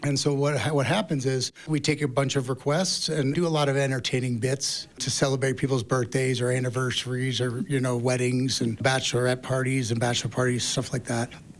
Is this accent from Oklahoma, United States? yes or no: no; Boston, Massachusetts, United States; I'm from the East Coast. I'm from Boston originally.